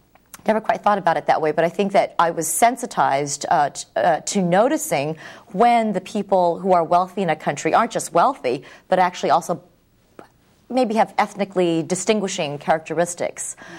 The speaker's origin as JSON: {"language": "English", "country": "United States", "tie": "born or raised there", "said": "didn't grow up in the Philippines, but we visited very often, and it's a strange thing for somebody growing up in the United States."}